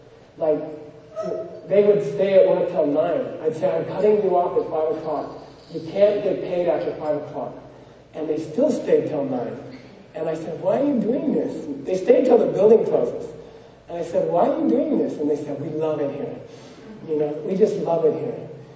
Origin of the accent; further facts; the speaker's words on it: United States; I said, I'm the French fry, I'm the McDonald's, I'm an American, you know?